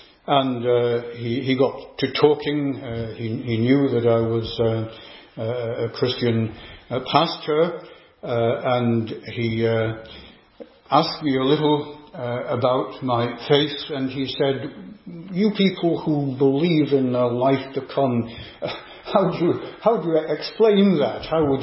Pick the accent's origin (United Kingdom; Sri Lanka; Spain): United Kingdom; Yorkshire and the Humber; in one of my visits from ministering the word in Northern Ireland to my hometown in Yorkshire